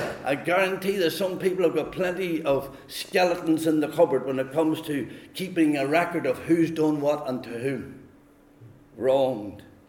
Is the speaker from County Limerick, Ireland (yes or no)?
no; County Monaghan, Ireland; I'm from Monaghan, by the way, not the north. I'm from Monaghan, and so this is the way we talk in Monaghan.